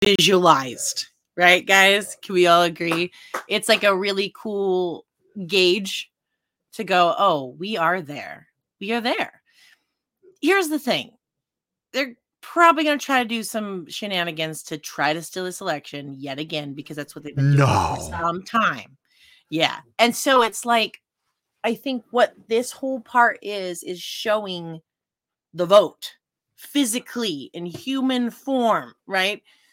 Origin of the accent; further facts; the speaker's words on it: Alaska, United States; I grew up in Alaska. So New York and New Jersey is really far away, right?